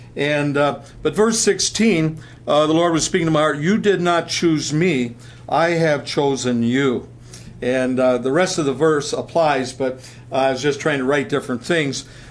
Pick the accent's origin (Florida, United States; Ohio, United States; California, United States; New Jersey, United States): Ohio, United States; Sandusky; you must be from my hometown. I was born in Sandusky, Ohio. Claim to fame from that town is a place called Cedar Point.